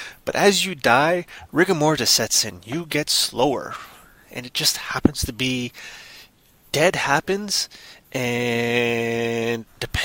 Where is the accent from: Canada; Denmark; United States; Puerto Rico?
Canada; Because, you know, me being Canadian and all, normally I'm polite.